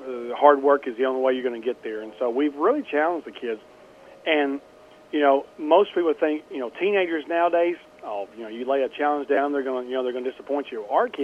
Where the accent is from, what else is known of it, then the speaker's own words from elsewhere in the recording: Paragould, Arkansas, United States; I'm from Paragould and I went to Paragould High School